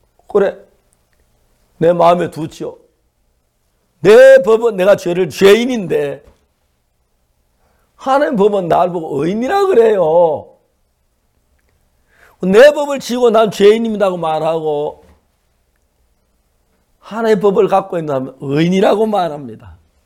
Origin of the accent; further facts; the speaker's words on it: Seonsan, North Gyeongsang, South Korea; 그때 제 고향 경북 선산에서 누구 집에 책이 있다는 이야기를 들으면